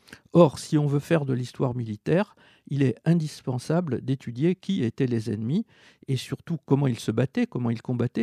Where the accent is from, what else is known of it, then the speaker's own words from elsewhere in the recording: Carthage, Tunis Governorate, Tunisia; born there; parce que je suis né à Carthage.